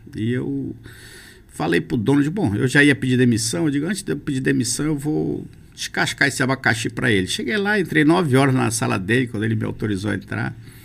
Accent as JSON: {"language": "Portuguese", "town": "Belterra", "region": "Pará", "country": "Brazil", "tie": "born or raised there", "said": "Sou de Belterra. Nasci no município de... Quando eu nasci era Santarém lá. Depois é que virou município. Mas meu coração é belterrense. Nasci, né? me criei quando criança em Pindobal"}